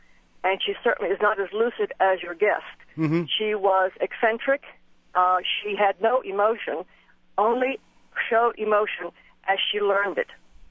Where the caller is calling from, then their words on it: Naples, Florida, United States; from Naples, Florida.